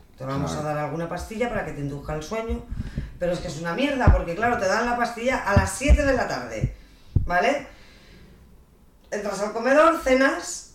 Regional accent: Spain; Y yo que soy española, que no me voy a ir a ningún lado

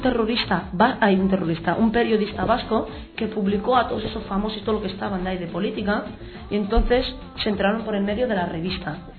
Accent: Morocco; now in Spain; Tengo 14 años y soy de Marruecos.

